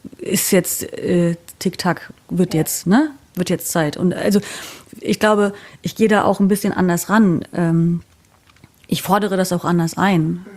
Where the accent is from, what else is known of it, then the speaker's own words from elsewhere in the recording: East Germany, Germany; ja, ich komme halt quasi aus dem Osten